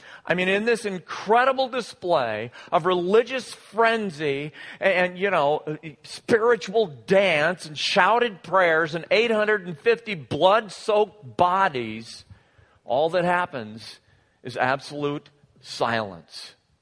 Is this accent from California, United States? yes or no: no; Iowa, United States; I was born in Iowa, I can't say it right.